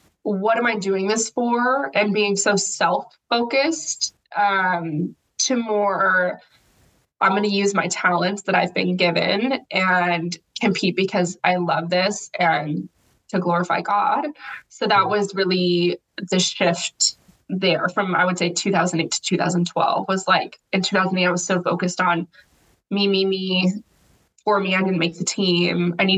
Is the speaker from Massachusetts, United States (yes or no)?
no; Spokane, Washington, United States; I grew up in Spokane. So Gonzaga is like the heart of Spokane and it's such a fun place to be.